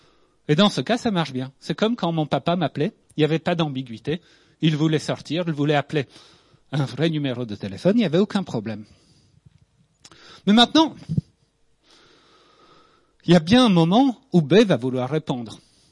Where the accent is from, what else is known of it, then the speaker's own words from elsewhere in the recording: Poland; Ce qui était mieux que là d'où je venais. Hein. J'ai grandi en Pologne avant.